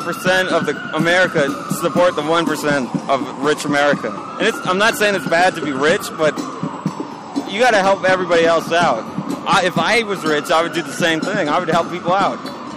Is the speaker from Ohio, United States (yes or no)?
no; San Francisco, California, United States; I'm from San Francisco, California.